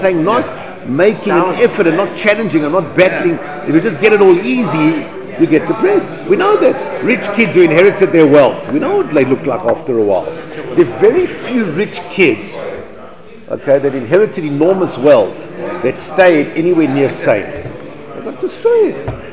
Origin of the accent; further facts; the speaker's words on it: South Africa; I grew up in South Africa, and I was in the third world as parts of South Africa in the rural areas or whatever.